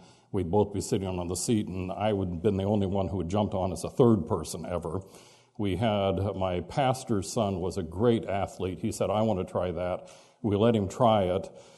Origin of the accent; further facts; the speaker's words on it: Edmonds, Washington, United States; also born or lived in Warren, Ohio; I was born in Warren, Ohio. We moved out to Seattle when I was seven, where my father was an engineer at Boeing. And we lived north of Seattle in Edmonds.